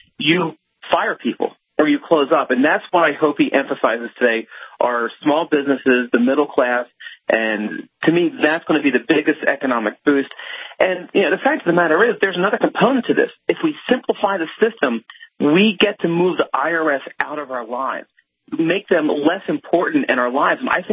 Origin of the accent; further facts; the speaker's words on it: Philadelphia, Pennsylvania, United States; and I'm originally from Philadelphia